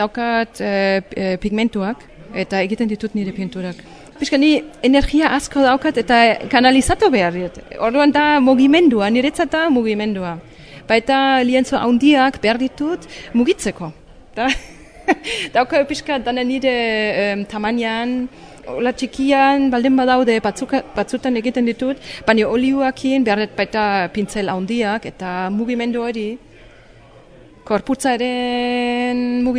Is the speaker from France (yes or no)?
no; Bavaria, Germany; Basque is a second language; now in Getaria, Spain; Getarian bizi naiz orain dela amabost urte. Baina jaio nintzen Alemanian.